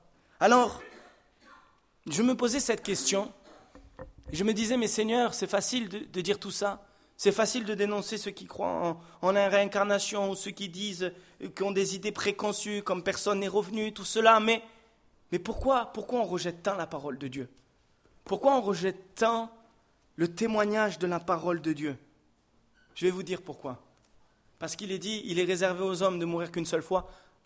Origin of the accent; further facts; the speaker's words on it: Réunion; Moi, je viens de l'île de la Réunion, je peux vous dire qu'il y a des endroits, c'est des paradis sur terre.